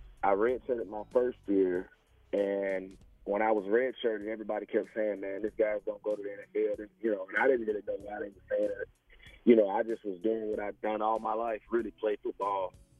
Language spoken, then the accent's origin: English; Wetumpka, Alabama, United States; because I'm from Alabama, small country town.